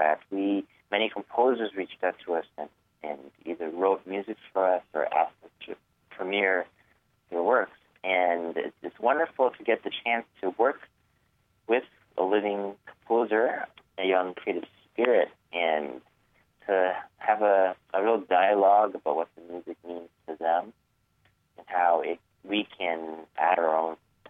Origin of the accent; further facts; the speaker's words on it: Toronto, Ontario, Canada; born there; Well, I was born in Toronto and had a wonderful time in that city. I didn't realize how much I loved the city until I left, and now miss it quite a bit.